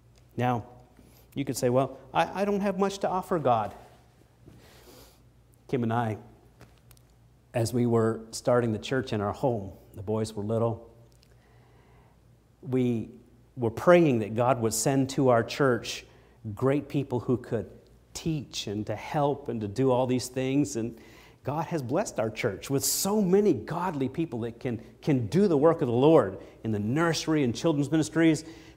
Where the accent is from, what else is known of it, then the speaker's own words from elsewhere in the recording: Maine, United States; As a lumberjack growing up in Maine, I did a lot of work with trees.